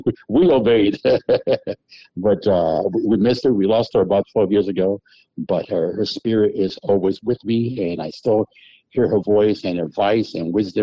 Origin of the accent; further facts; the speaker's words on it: New Haven, Connecticut, United States; I grew up in, it's interesting because I grew up in New Haven. We were like all over the place on Howard Avenue. We were over on Grand Avenue. We were in City Point, Washington Avenue, the Hill, yay for the Hill.